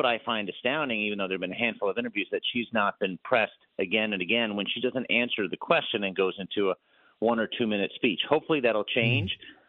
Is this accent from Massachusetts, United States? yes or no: no; Manhattan, New York, United States; And having listened to him growing up in Manhattan.